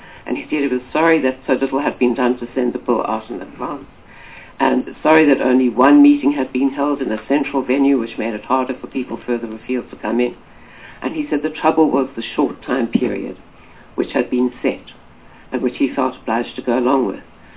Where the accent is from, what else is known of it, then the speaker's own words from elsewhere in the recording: Gauteng, South Africa; I come from Gauteng